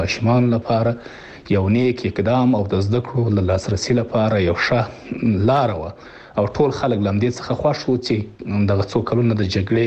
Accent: Afghanistan; د یو افغان په توګه

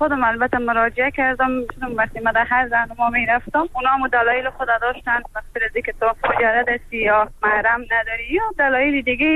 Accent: Afghanistan; moved away; من از افغانستان اومدم، در اوایل یک ماه خانه فامیلا بودم و بعدش دنبال خانه گشتم و همون زمان من حس کردم که به خاطر از اینکه من یک دختر افغان و یک دختر مجرد هستم

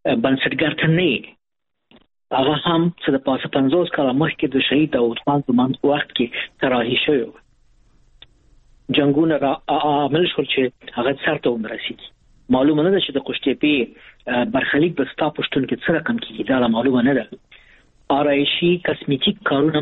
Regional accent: Afghanistan; موږ د افغانستان د خلکو یو برخه

